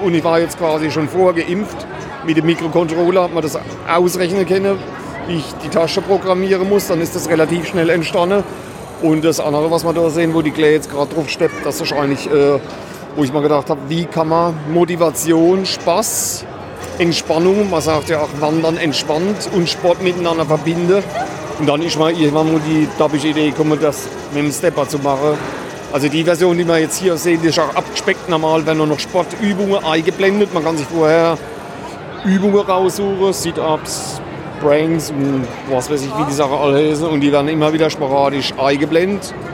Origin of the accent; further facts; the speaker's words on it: Landau, Rhineland-Palatinate, Germany; born there; gebürtiger Landauer, wohne jetzt im Gottraum stehe.